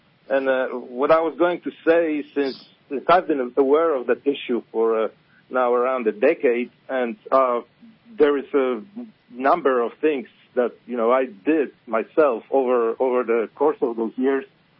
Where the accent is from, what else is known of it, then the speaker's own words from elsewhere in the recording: Poland; English is a second language; moved away as an adult; now in United States; Well, I come from Poland. I was born and raised there, but for the last two decades, I have lived in Southwest Florida until recently.